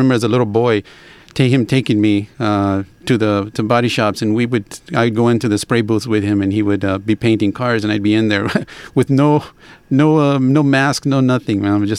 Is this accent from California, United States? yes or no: yes; Los Angeles, California, United States; I grew up in L.A., right in the middle of all of the pandilleros and everything.